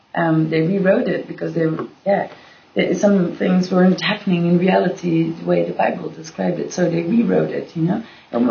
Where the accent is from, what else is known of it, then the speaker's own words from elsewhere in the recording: Belgium; I would never call myself European. I just say I'm from Belgium.